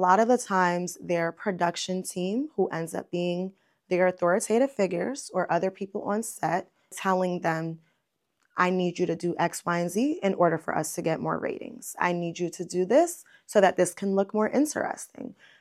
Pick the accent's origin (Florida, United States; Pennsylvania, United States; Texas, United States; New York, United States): New York, United States; Bronx; I'm from New York, I'm from the Bronx specifically.